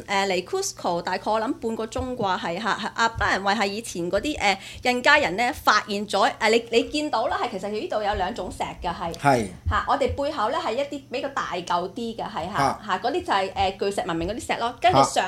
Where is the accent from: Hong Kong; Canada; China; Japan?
Canada; 那20度对我们加拿大人来说呢其实已经等于夏天了